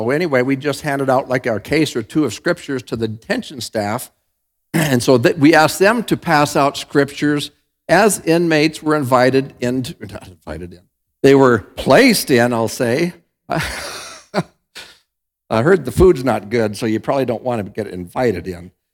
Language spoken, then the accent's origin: English; Bozeman, Montana, United States; In fact, from my hometown of Bozeman, we have a testimony that came out of there recently.